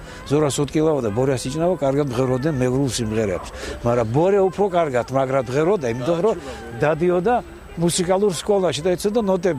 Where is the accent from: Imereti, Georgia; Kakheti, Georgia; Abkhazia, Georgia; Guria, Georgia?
Abkhazia, Georgia; Gagra; დავიბადე გაგრაში და ბავშვობიდან ჩვენ ჰქონდა ზღვა და სტადიონი.